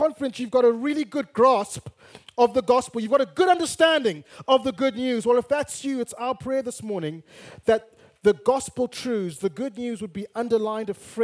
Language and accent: English; Bulawayo, Zimbabwe; I want to go back to my hometown of Bulawayo